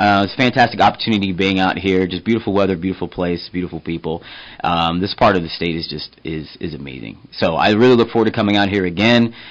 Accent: Omaha, Nebraska, United States; Yeah, well, you know, I'm from Omaha, so it's past Gretna is where it stops.

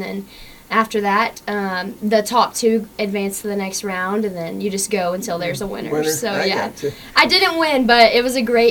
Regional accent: Quanah, Texas, United States; So I'm from Quanah, Texas. My family actually has like a little farm and ranching operation over there. Cattle, cotton, wheat, and cows.

